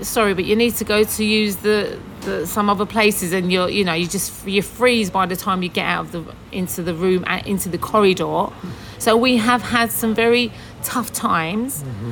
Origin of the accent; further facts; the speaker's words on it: London, United Kingdom; They got married there, and I was born in London. I was brought up in Southeast London, right next to Westminster Bridge.